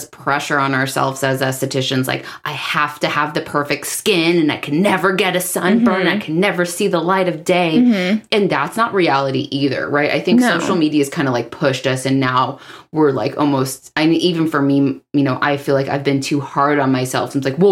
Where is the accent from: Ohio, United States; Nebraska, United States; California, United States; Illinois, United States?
California, United States; We grew up in Southern California.